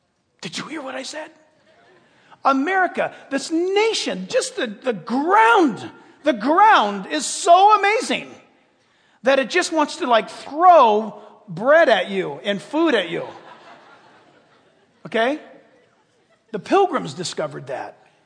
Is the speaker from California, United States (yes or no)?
yes; California, United States; I was born and raised in California. I remember things called smog alerts.